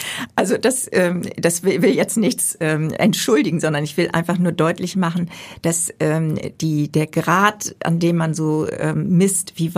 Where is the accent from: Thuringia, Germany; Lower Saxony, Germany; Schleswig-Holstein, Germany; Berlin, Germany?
Schleswig-Holstein, Germany; Wesselburen; Ich bin ja auf dem Dorf aufgewachsen, also Wesselburen in Dithmarschen